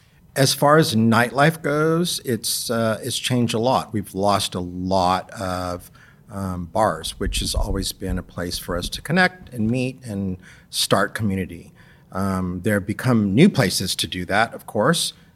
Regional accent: Hayward, California, United States; I grew up in Hayward, and there were, at the time, 4 gay bars on my way home from high school and 1 lesbian bar.

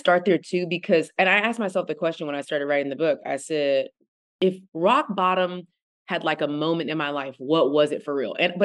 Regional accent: Texas, United States; now in Atlanta, United States; First important thing is I'm from Texas, best state in the world.

